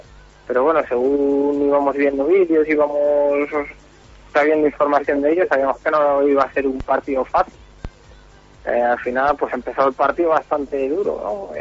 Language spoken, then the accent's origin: Spanish; Aranda de Duero, Castile and León, Spain; soy de Aranda, sí.